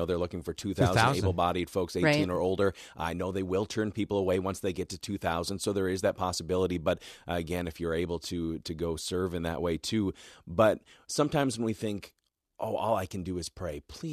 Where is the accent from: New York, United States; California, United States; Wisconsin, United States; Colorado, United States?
Wisconsin, United States; Rice Lake; I mean, and I grew up in Rice Lake, which meant I was in Barron all the time, to the library and the BACC and 4-H meetings and all those different things.